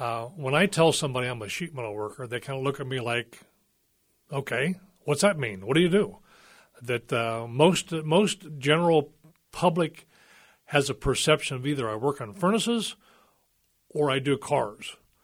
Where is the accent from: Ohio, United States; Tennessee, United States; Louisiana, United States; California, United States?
Ohio, United States; Dayton; I'm from the Dayton, Ohio area, and there's a lot of this that is all the history of Dayton practically.